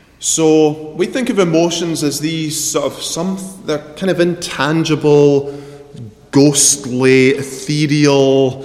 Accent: Scotland, United Kingdom; I come from Scotland, in case you hadn't noticed that. And I pastored in an area of Scotland, the Northwest Highlands

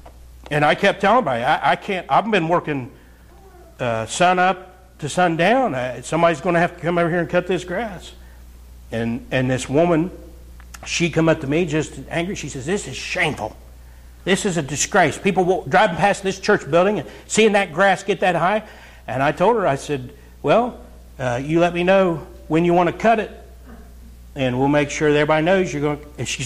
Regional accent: Ohio, United States; I'm from Southern Ohio. Drugs, it's just ravaging.

